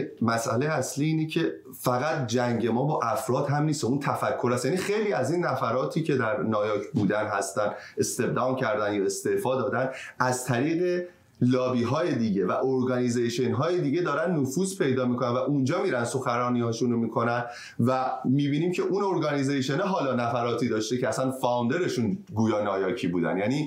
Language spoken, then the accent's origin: Persian; Iran; همه ما ایرانی ها به عنوان یک ایرانی داریم افتخار میکنیم به خودمون.